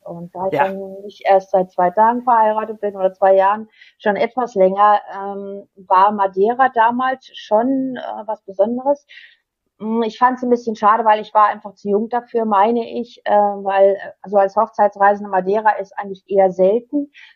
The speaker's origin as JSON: {"language": "German", "town": "Hanover", "region": "Lower Saxony", "country": "Germany", "said": "Also ich bin aus Hannover und ich arbeite auch in meinem Haus, habe hier ein Büro eingerichtet. Und arbeite auch von Hannover. Genau genommen ist es Lehrte. Das ist 30 Kilometer von Hannover entfernt."}